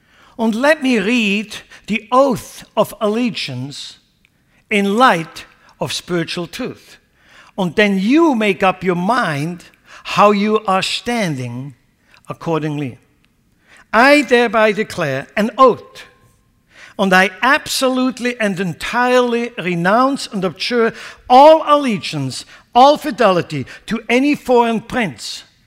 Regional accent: Switzerland; now in United States; I was born and raised in Switzerland, so my wife as well. And one day we decided to come here to the United States, not knowing what God had planned.

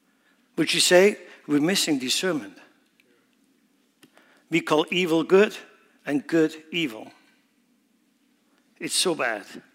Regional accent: Switzerland; I grew up in Switzerland. Believe me, I know mountains.

